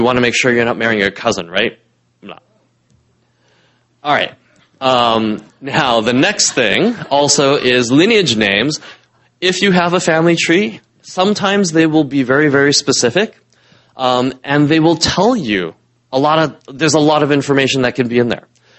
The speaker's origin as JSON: {"language": "English", "town": "Taishan", "region": "Guangdong", "country": "China", "said": "I mean, I knew eventually as I started to grow up, oh, we're actually from Toisan, and we're from Long Kai."}